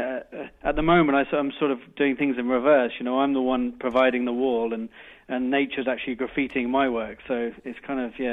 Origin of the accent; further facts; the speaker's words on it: Malaysia; also born or lived in Europe / Caribbean; Yeah, I grew up in Malaysia and, you know, Europe, Caribbean.